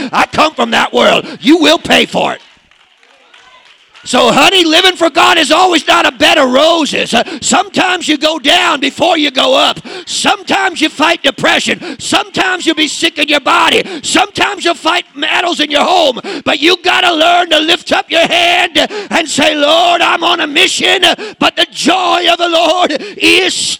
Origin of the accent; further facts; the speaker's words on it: St. Louis, Missouri, United States; I'm from St. Louis, baby. I ain't scared of you because you formed a gang. I was raised around gang members.